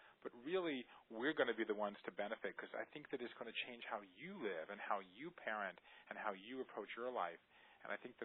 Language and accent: English; Savannah, Georgia, United States; I grew up in Savannah, Georgia